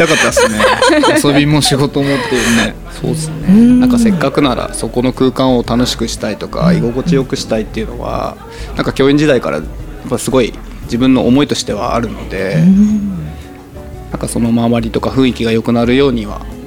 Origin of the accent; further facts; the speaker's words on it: Fukushima, Japan; 地元とあとは自分の地元が福島っていうのもあるので